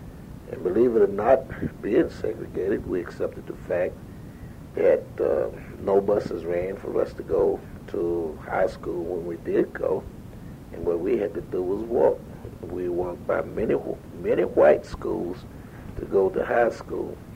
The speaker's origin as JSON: {"language": "English", "town": "Durham", "region": "North Carolina", "country": "United States", "tie": "born or raised there", "said": "I'm a native of Durham, North Carolina, and I grew up, and I don't know whether you know where it is or not, but if you know where Northgate Mall is, I was born and raised in that particular vicinity."}